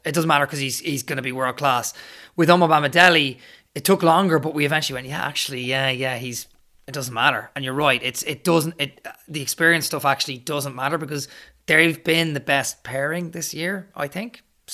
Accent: Ireland; Like I'm Irish, right?

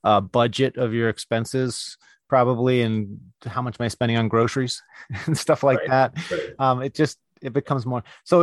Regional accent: California, United States; born or raised there

